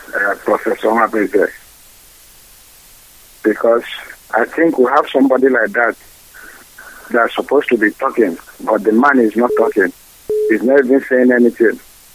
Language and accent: English; Port Harcourt, Rivers, Nigeria; I'm coming from Biafran Land, Igbocha.